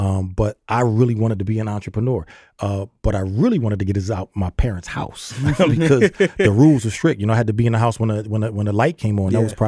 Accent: Philadelphia, Pennsylvania, United States; Born and raised in Philadelphia.

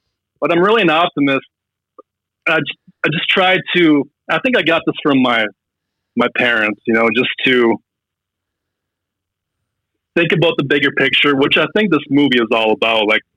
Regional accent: Fargo, North Dakota, United States; I'm from Fargo, so people automatically think of the movie Fargo.

